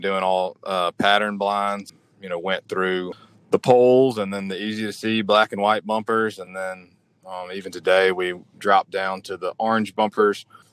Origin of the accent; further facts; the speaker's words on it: Monroe, Louisiana, United States; My hometown is Monroe, Louisiana, where Delta Airlines started